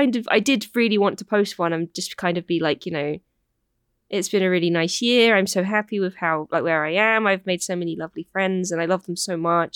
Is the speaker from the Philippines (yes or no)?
no; United Kingdom; I'm not satisfied. I am British.